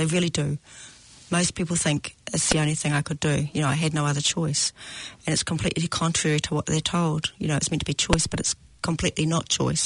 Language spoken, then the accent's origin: English; Gisborne, New Zealand; I come from Gisborne